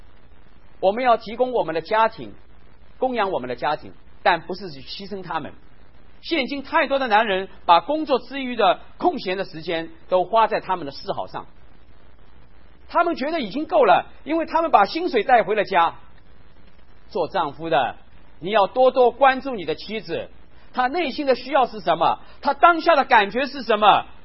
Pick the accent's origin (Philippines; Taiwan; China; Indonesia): China; Shanghai; 我是上海人，我们南方